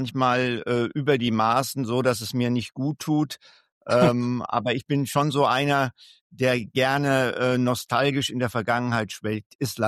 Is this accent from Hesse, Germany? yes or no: yes; Hesse, Germany; Um Gottes Willen, ich bin ja Hesse.